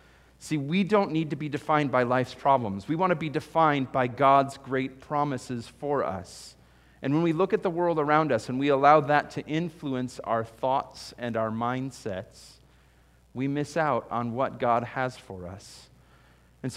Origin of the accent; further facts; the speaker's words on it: United States; I'm an American. I'm middle class.